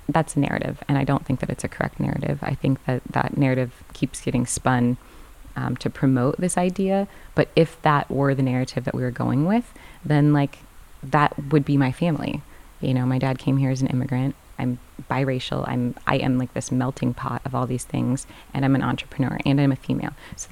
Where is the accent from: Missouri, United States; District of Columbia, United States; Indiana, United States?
Indiana, United States; Fort Wayne; now in Santa Cruz, United States; I'm an artist living in Santa Cruz, California. I grew up in Fort Wayne. I graduated from Indiana University